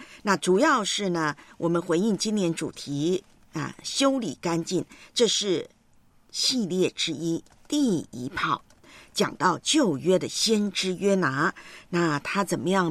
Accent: Taiwan; 连我的老家台湾啊

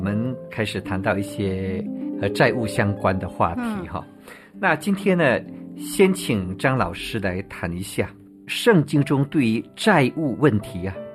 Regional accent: China; 我们中国人常说无债一身轻

